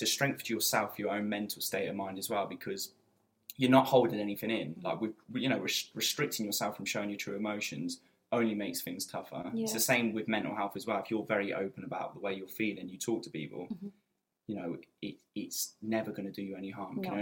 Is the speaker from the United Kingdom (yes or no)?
yes; North East England, United Kingdom; Yeah, being a Geordie.